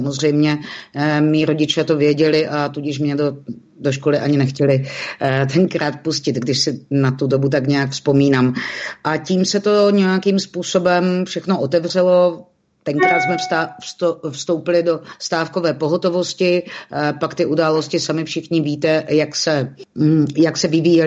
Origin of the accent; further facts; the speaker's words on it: Olomouc, Olomouc Region, Czechia; já jsem Olomoučák